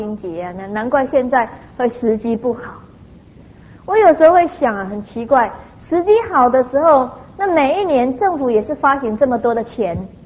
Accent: Taiwan; 这个他们那些我们台湾人损福损的很厉害啊

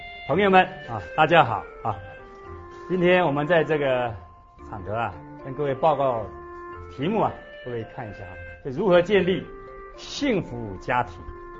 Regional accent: Taiwan; 以往我们都是外国人这方面是比较差的，哦，男女离婚率那么高，曾几何时我们台湾比他们还要严重

